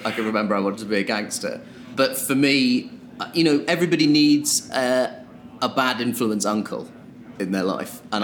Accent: Croydon, London, United Kingdom; I grew up in Croydon

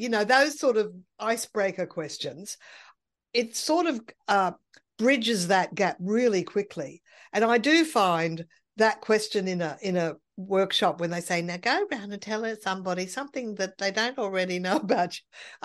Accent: Brisbane, Queensland, Australia; I was brought up in Brisbane's Little Italy, of descendants of original Sicilians that came out

